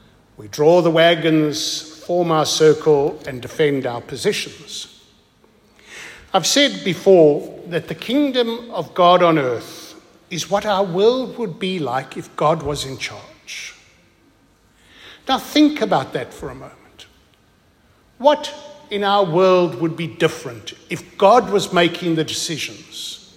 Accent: Australia; We are Australian, and if you don't have a visa, you cannot come to us.

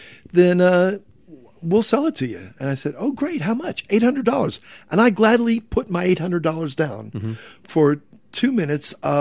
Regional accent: the South, United States; I was raised in the South. I live in the South. I do not understand this white frozen stuff falling out of the sky for no apparent reason.

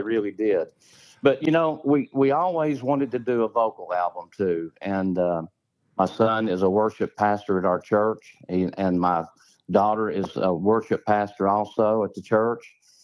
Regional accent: Tennessee, United States; now in -; we're from East Tennessee, the mountains of East Tennessee.

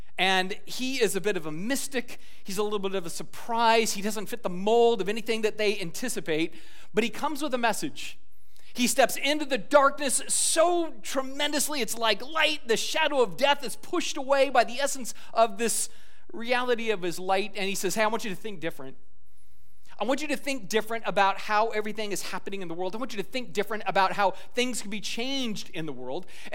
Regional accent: Scotland, United Kingdom; I'm actually going to wear my kilt tomorrow as a Scotsman, just joining with the Irish a little bit.

